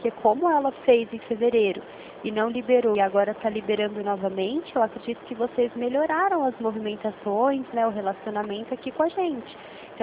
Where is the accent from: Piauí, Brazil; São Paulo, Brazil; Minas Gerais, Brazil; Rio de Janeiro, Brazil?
São Paulo, Brazil; eu sou da Central, do Banco Santander, eu sou do estado de São Paulo